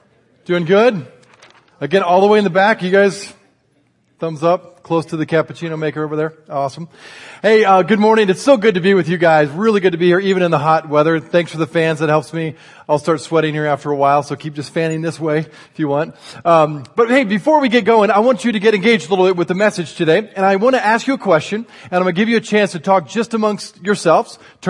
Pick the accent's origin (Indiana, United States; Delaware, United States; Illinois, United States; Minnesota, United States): Indiana, United States; I grew up in Indiana, as some of you guys know, and Indiana is a Native American word which means very flat place.